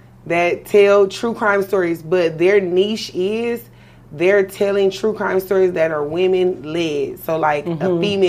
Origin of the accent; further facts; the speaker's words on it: Compton, California, United States; And girl, you from Compton, I'm from Compton, baby.